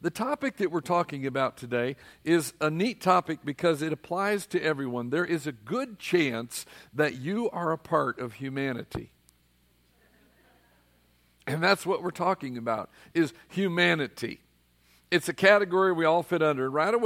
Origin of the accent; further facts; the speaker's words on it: Colorado, United States; for 10 years of my life, I grew up in the state of Colorado before marijuana, all right? I grew up in Colorado.